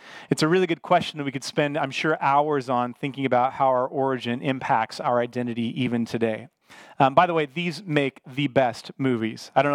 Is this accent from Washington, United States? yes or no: yes; Port Orchard, Washington, United States; also born or lived in Bremerton; I'm from Bremerton, Washington, but I grew up across the Sinclair Inlet in the big town of Port Orchard. All right, that's where I'm from originally.